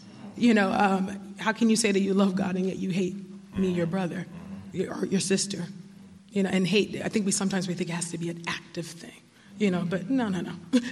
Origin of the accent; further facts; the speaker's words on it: California, United States; I grew up in California, you know, and so a liberal stronghold.